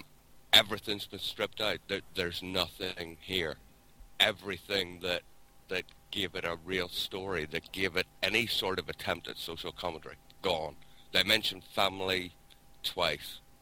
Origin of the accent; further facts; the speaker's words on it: Northern Ireland, United Kingdom; But that's just because I'm Northern Irish.